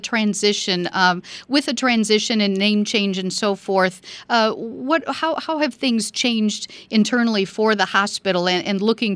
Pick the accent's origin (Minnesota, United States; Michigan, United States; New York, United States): Michigan, United States; Hillsdale; I grew up in Hillsdale, so used to be in Jackson quite a bit.